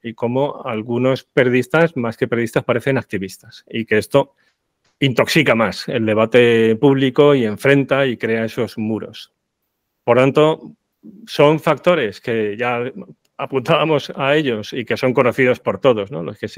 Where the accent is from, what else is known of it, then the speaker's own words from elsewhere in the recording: Spain; de ahí los que somos españoles tenemos un amplio conocimiento de ello